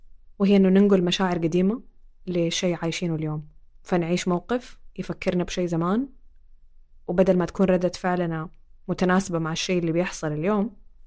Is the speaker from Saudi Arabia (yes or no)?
yes; Saudi Arabia; إحنا زوجين من السعودية، عندنا 5 أبناء،